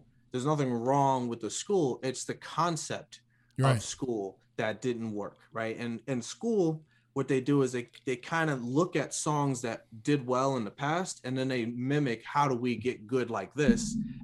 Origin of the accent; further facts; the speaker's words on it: New York, United States; All right. So I'm originally from New York.